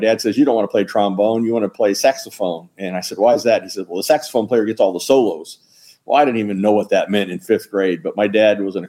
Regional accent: Ohio, United States; You know, I grew up in Southern Ohio. My dad was a chemical engineer. My mom happened to be from Fort Wayne. They got married when he went to a college here in Indiana, and he got his job in Southern Ohio as a chemical engineer.

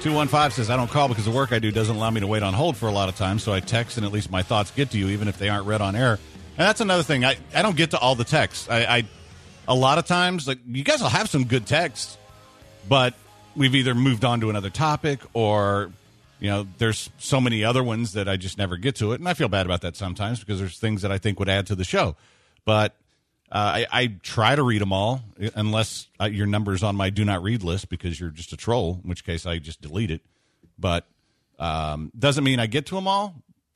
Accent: United States; I'm an American.

